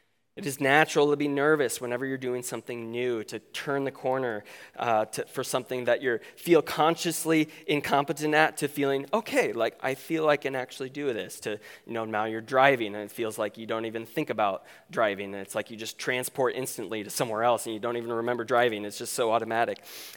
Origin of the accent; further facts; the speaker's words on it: Okoboji, Iowa, United States; It was right on the lake, right next to the lake in my hometown of Okoboji, Iowa.